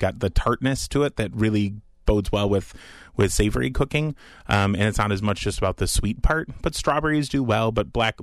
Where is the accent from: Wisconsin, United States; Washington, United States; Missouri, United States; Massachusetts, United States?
Wisconsin, United States; Fitchburg; I grew up in Fitchburg, which is right where Liliana's was.